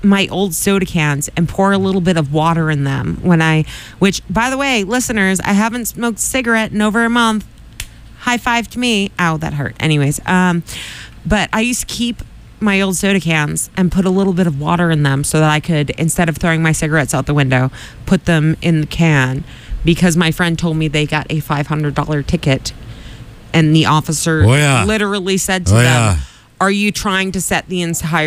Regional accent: Massachusetts, United States; I said, I'm sorry, I'm from Massachusetts.

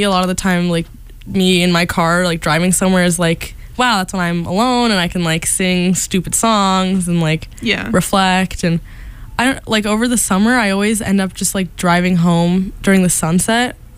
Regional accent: Portland, Oregon, United States; I'm going to be home in Portland. I don't know if I've talked about it, but I'm from Portland, Oregon.

